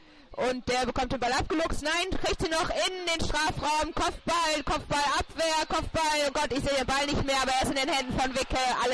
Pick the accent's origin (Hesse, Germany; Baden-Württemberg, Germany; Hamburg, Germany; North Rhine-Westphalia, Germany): North Rhine-Westphalia, Germany; Wuppertal; Ich komme ja aus Barmen.